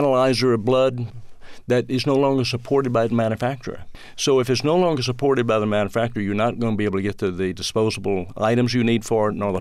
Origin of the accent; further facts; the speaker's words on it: Mississippi, United States; now in Atlanta, United States; growing up in Mississippi during the 50s and 60s clearly shaped my life.